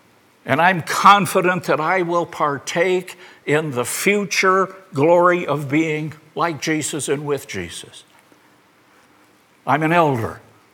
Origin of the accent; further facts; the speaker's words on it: South Dakota, United States; I remember growing up in South Dakota climate.